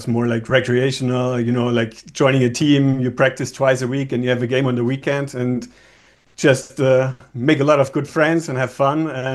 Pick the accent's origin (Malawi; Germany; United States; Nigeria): Germany; English is a second language; so I grew up in Germany, and I think I timed it pretty well because, like, my youth pretty much coincided